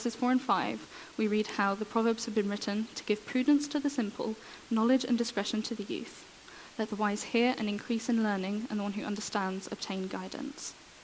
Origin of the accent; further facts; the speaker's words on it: Jerusalem, Jerusalem District, Israel; I'm from Jerusalem. I was born and raised there, as was most of my family.